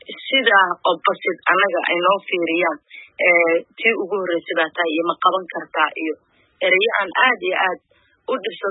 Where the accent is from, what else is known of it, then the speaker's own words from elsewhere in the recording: Garowe, Puntland, Somalia; also born or lived in Mogadishu; Waxaan ku dhashay Muqdisho laakiin waxaan ku barbaaray oo ku koray Puntland Garoowe. Waxaan ahaa diasporadii dadkii soo laabtay